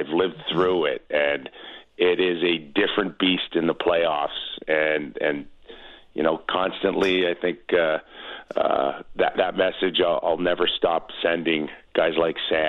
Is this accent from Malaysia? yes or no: no; Toronto, Ontario, Canada; born or raised there